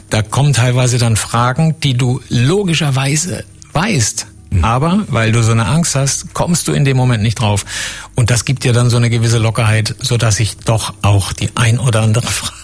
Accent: Karlsruhe, Baden-Württemberg, Germany; Ich bin nach Karlsruhe gezogen vor einem halben, dreiviertel Jahr in meine Heimat wieder mit ihm

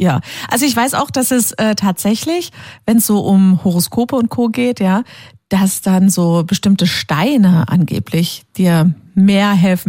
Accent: Heilbronn, Baden-Württemberg, Germany; wo ich aufgewachsen bin, in Heilbronn

